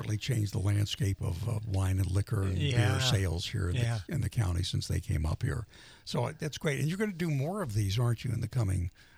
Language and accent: English; the South, United States; as a Southerner and as a baker